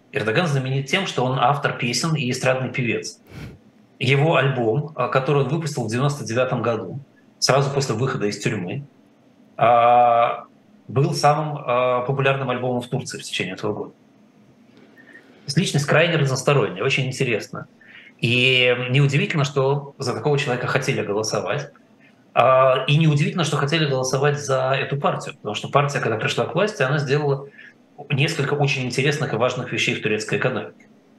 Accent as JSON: {"language": "Russian", "country": "Russia", "tie": "born or raised there", "said": "мы с вами выросли в России."}